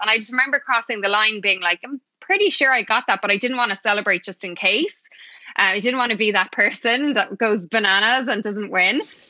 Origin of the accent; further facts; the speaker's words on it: Ireland; I'm Irish. So coming from Ireland